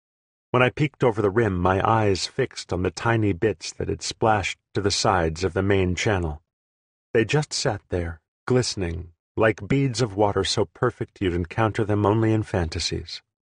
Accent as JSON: {"language": "English", "region": "Great Plains", "country": "United States", "said": "I'm from the Great Plains and had learned in history class that Lewis and Clark had trekked through South Dakota"}